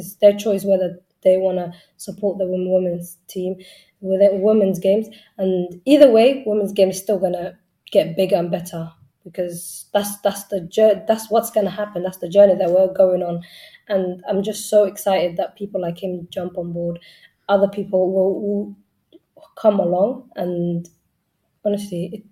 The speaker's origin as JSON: {"language": "English", "town": "Brent", "region": "London", "country": "United Kingdom", "said": "I'm from Brent, so it's just, I love the fact that he made it happen."}